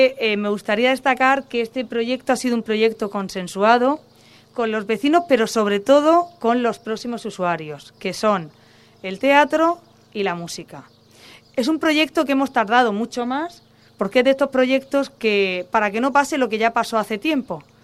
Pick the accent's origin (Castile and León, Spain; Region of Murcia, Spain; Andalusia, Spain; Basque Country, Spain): Region of Murcia, Spain; Pozo Estrecho; no podemos permitirnos el lujo de no acertar en Pozo Estrecho, en mi pueblo.